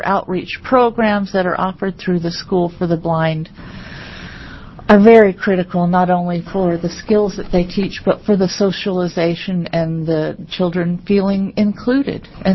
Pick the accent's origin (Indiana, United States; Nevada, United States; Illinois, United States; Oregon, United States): Oregon, United States; Cave Junction; I am from Cave Junction, Oregon.